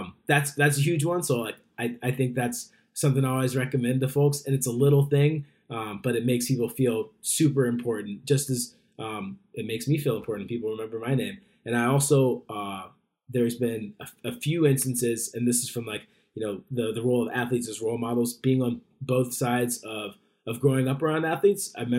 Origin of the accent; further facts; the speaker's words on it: Colorado, United States; Oh, I love Denver. I grew up in Park Row. My dad was out with the Broncos. I love Colorado.